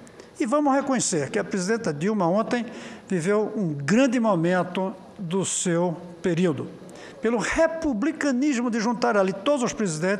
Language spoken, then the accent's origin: Portuguese; Brazil; dizendo o meu orgulho de ter estado ali como brasileiro